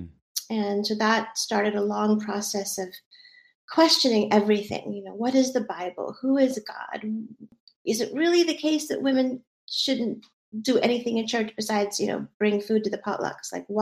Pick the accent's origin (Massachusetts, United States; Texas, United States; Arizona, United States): Massachusetts, United States; Boston; And so I was raised in Boston in a sort of thickly Christian evangelical community.